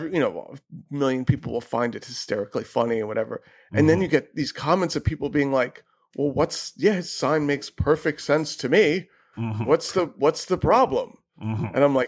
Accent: Brooklyn, New York, United States; I grew up in I'm in Brooklyn. I'm in Williamsburg.

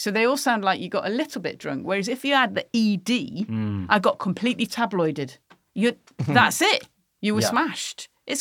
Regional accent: United Kingdom; And we know what that sentence is going to be about because we're British.

